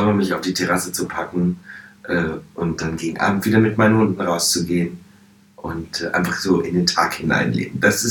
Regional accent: Hanover, Lower Saxony, Germany; Hannover, wo ich groß geworden bin.

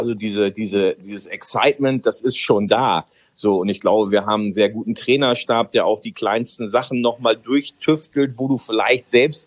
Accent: Bremen, Germany; Ehrlich gebürtiger gesagt, Bremer.

